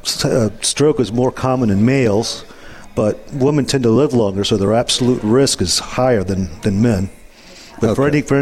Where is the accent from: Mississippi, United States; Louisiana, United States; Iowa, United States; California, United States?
Louisiana, United States; New Orleans; I moved around a lot when I was a kid, but yeah. I'm from the city originally.